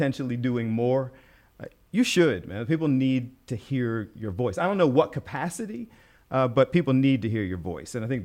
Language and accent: English; Philadelphia, Pennsylvania, United States; I'm a little bit of a fanboy for Philadelphia sports, born and raised in Philadelphia.